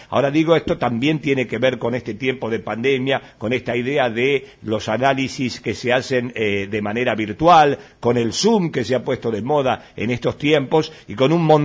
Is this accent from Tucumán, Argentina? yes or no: yes; Santa Ana, Tucumán, Argentina; para mi caso particular, que soy de Tucumán, de la localidad de Santa Ana